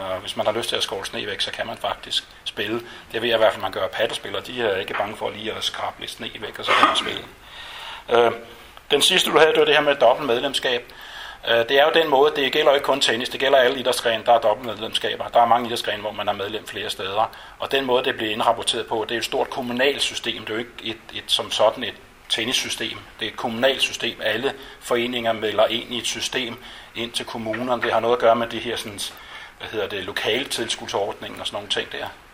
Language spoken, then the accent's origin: Danish; Humlebæk, Capital Region of Denmark, Denmark; Humlebæk, hvor jeg kommer fra